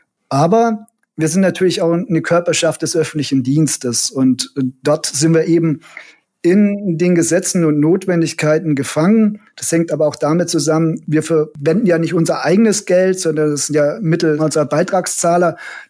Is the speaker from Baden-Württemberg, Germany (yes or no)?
yes; Baden-Württemberg, Germany; Ich weiß nicht, ob ihr das rausgehört habt, ja, aber ich bin doch Schwabe.